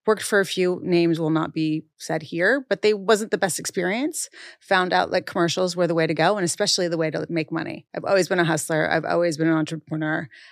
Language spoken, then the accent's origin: English; Santa Barbara, California, United States; Grew up in California. I grew up in Santa Barbara, California, Montecito, small little sleepy surf town.